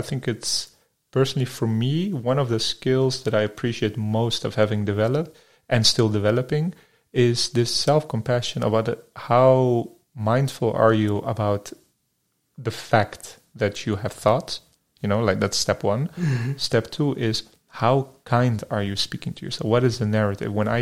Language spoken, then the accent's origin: English; Berlin, Germany; I'm from Berlin. I lay there, I close my eyes, and then I visualize Berlin.